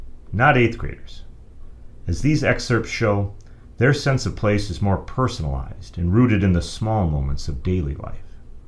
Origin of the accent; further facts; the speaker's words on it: Eau Claire, Wisconsin, United States; growing up on the north side of Eau Claire.